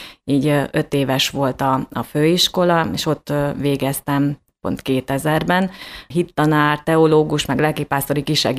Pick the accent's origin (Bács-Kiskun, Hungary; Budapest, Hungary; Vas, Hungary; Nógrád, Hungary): Bács-Kiskun, Hungary; Kalocsa; én Kalocsán élek, itt is születtem, 76-ban, már nem most volt. Itt végeztem az általános iskolai tanulmányaimat, és egy katolikus családból származom